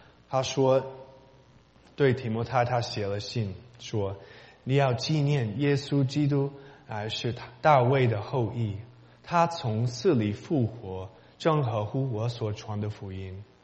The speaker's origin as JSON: {"language": "Chinese", "country": "United States", "second_language": "Chinese", "said": "我一个美国人去中国大陆和台湾有很多机会"}